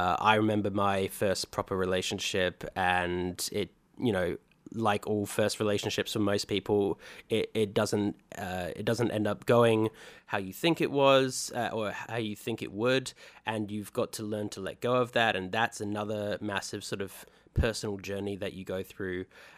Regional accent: Western Australia, Australia; now in London, United Kingdom; I live in London now, but I'm from Western Australia.

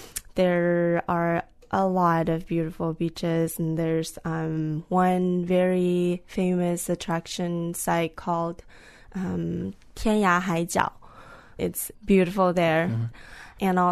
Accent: Haikou, Hainan, China; I grew up in the city.

